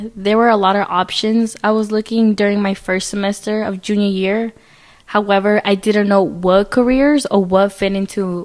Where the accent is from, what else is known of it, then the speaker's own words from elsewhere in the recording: California, United States; I grew up here in Marin County, California. My parents are from a small town in Guatemala called Las Cruces, Sija.